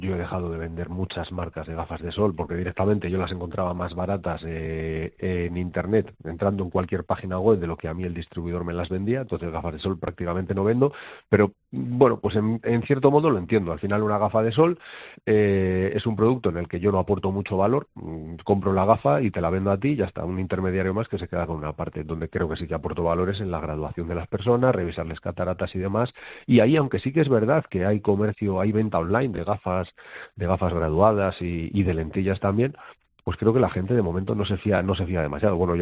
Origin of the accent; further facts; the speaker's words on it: Mayorga, Castile and León, Spain; yo soy de Mayorga y todo el mundo sabía que iba a abrir una óptica